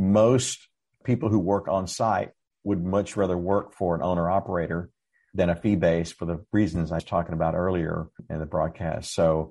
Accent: Dallas, Texas, United States; now in San Antonio, United States; And for us in Texas, it's the growth. I grew up in Dallas and I moved to San Antonio in 2008 after I sold my third software company.

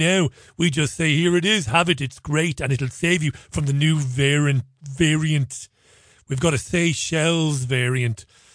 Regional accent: Ballybeg, Munster, Ireland; I was raised in Ballybeg in Waterford. Hello, Ballybeg listeners. Miss ya. Loved Ballybeg. Loved my childhood there.

